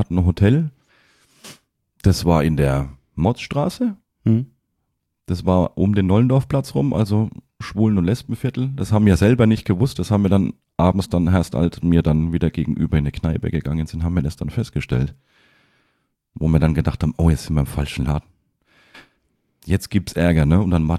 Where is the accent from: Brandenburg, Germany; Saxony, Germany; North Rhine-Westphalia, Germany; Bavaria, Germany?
Bavaria, Germany; Schweinfurt; now in Berlin, Germany; Ja, ich bin gebürtiger Schweinfurter und habe mich dann quasi in der Ausbildung in die Stadt verknallt